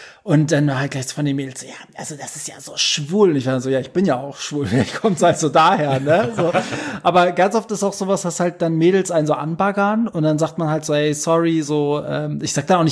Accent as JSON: {"language": "German", "region": "Hamburg", "country": "Germany", "tie": "born or raised there", "said": "seit ich eigentlich denken kann, sind wir dann aber in Hamburg gewesen. Ja, aber Kriegsflüchtlinge, ja klar, mit zwei erinnerst du dich halt an nichts. Ne? Nee. So, meine Eltern sind dann aus dem Iran über die Türkei hierher geflohen."}